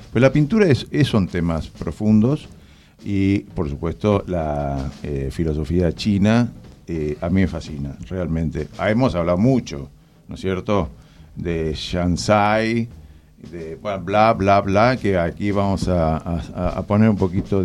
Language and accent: Spanish; Asturias, Spain; Bueno, yo también soy de Asturias